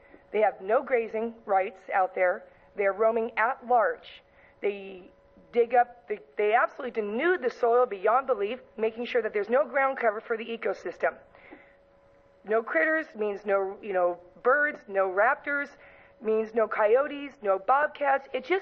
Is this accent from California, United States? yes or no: yes; Bakersfield, California, United States; I've lived with this all of my life. I grew up in Bakersfield. I grew up on Sharktooth Mountain.